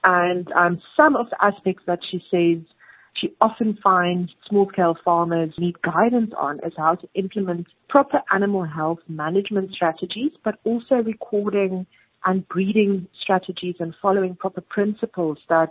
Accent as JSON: {"language": "English", "town": "Pongola", "region": "KwaZulu-Natal", "country": "South Africa", "tie": "born or raised there", "said": "They are from my hometown, Pongola, in the northern KwaZulu-Natal."}